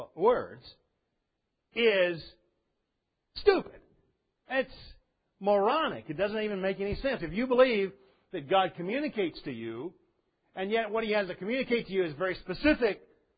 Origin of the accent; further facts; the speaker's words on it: England, United Kingdom; because I'm an Englishman